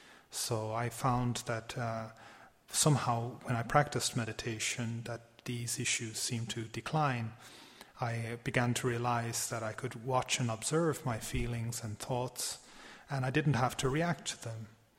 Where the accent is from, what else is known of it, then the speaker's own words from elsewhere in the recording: Munster, Ireland; I was born in Ireland, in Tipperary, and it's a very rural place, very far away from the Buddha Dhamma. And I was born in a Christian family and background, and very simple, like farming community.